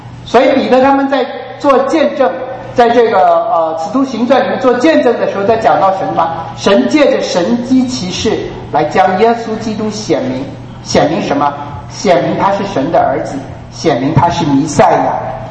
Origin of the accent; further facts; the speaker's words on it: China; 我们中国人讲一句话就是神了